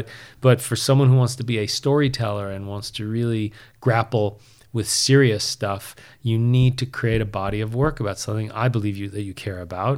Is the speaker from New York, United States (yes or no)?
yes; Long Island, New York, United States; Yeah, I was born in New York City and then moved out to, you know, one of the nice suburbs in Long Island. And then... I'm rooted in New York, and then went to Syracuse University, which is in upstate New York